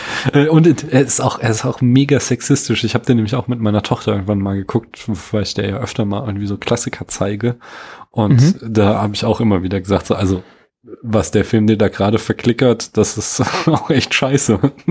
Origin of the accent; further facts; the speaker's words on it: Hesse, Germany; Ich bin ja so Mittelhesse, sag ich jetzt nochmal.